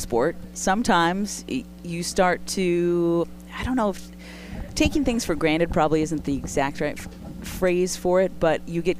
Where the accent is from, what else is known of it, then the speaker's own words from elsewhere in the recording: Fresno, California, United States; I'm from Fresno.